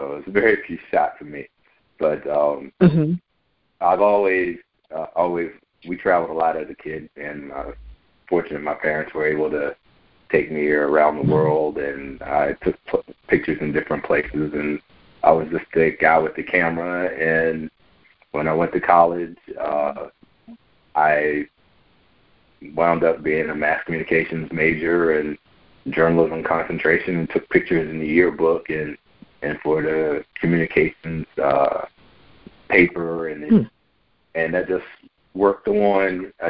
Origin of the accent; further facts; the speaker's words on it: Washington, District of Columbia, United States; I'm from the Washington D.C. area, the DMV, went to school.